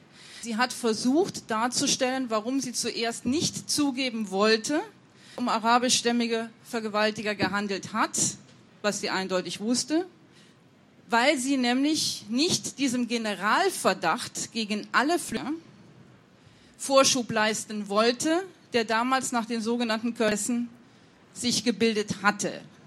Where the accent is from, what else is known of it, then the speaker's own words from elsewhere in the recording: Cologne, North Rhine-Westphalia, Germany; Ich bin 1966 in Köln geboren. Ich bin aufgewachsen